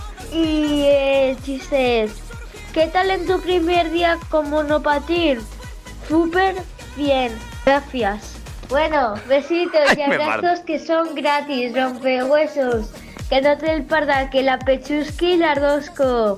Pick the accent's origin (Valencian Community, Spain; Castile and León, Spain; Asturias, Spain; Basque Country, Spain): Valencian Community, Spain; Vinaròs; de Vinaroz. Y hoy te voy a contar un chiste y una canción.